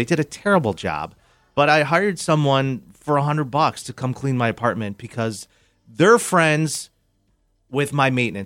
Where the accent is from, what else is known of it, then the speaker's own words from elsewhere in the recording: Rochester, New York, United States; Nothing screams, hey, I'm from Rochester, New York, like the Puerto Rican Festival and free cheesecake.